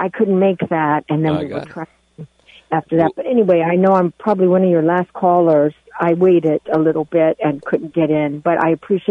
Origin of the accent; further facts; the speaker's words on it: Virginia, United States; now in Bel Air, United States; We are from Virginia, Shenandoah. We used to do deer hunting on my land up there. So I'm a transplant to Bel Air last 10 years